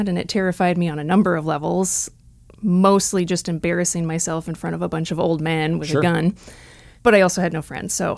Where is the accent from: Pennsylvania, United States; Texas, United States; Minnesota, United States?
Minnesota, United States; I grew up in Minnesota, just outside the Twin Cities.